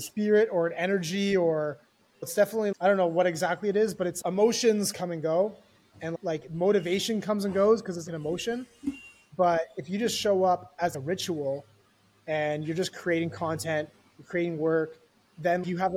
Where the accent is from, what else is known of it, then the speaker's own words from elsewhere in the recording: Canada; Zero, because I'm Canadian.